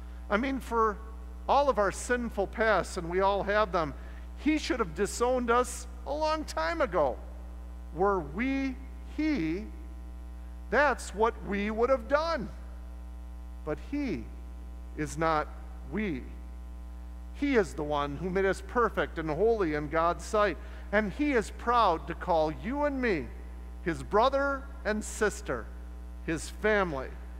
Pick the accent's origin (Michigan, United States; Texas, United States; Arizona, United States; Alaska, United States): Michigan, United States; Flint; I was raised in Flint, Michigan.